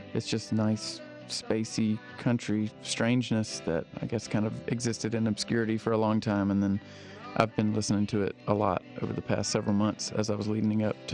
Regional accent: Augusta, Georgia, United States; now in Athens, United States; I live in Athens, Georgia, but I grew up in and around Augusta, Georgia.

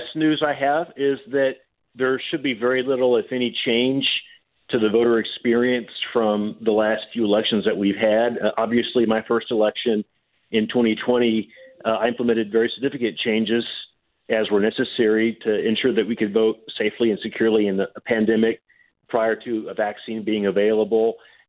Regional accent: Paducah, Kentucky, United States; I grew up in Paducah. I registered to vote in Paducah, and then I went to college in Louisville. And I chose to stay a resident of McCracken County and vote there

